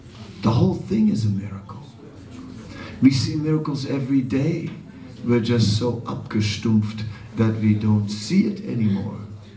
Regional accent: Amsterdam, North Holland, Netherlands; I'm used to it. I'm from Amsterdam. We don't close our windows for that.

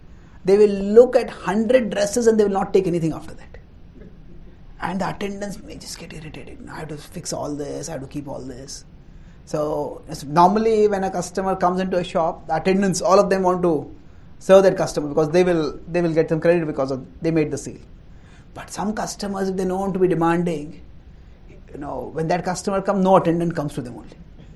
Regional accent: South India, India; I am Indian. I am a South Indian. I am an engineer.

